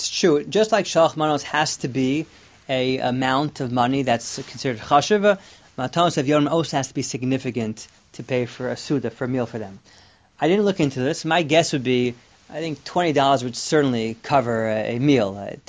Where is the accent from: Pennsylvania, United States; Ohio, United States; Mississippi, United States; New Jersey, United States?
New Jersey, United States; Teaneck; I grew up in Teaneck.